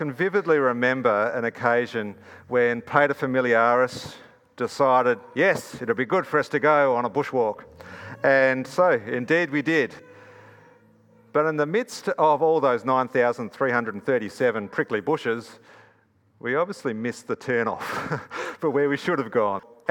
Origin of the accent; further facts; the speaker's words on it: Perth, Western Australia, Australia; moved away; And I grew up in Perth. It's almost 20 years ago that I left Perth.